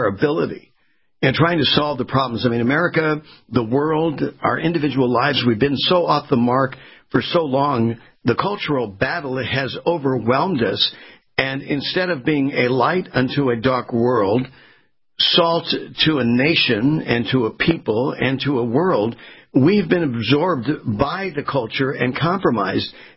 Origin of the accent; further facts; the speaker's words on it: West Coast, United States; I grew up on the West Coast, all right?